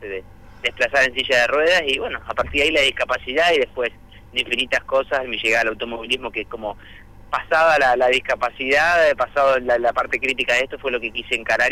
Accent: Neuquén, Argentina; Yo nací, vivo y resido actualmente en Neuquén, capital

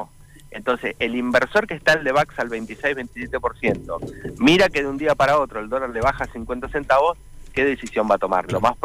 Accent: Argentina; así somos los argentinos

